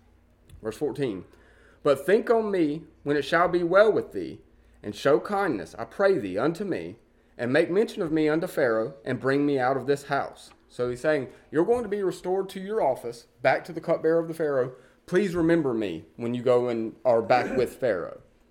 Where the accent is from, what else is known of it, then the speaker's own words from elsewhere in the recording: the South, United States; And I know we're all from the South.